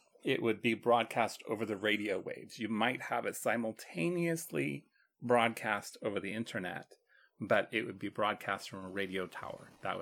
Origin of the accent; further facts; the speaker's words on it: Texas, United States; Well, and there was a Circle K in my town growing up in Texas.